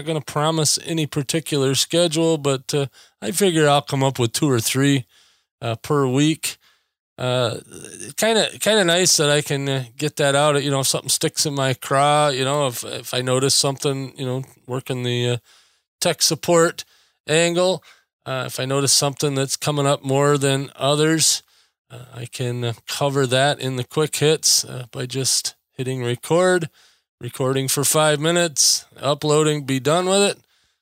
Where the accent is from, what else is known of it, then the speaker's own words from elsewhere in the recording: Traverse City, Michigan, United States; I tend to talk a lot about Michigan and my hometown of Traverse City.